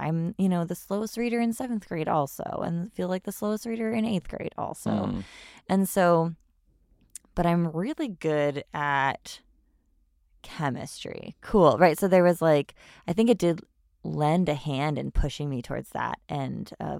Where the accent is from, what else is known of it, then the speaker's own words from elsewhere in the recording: California, United States; I'm born and raised near San Francisco, and we drove down to San Diego.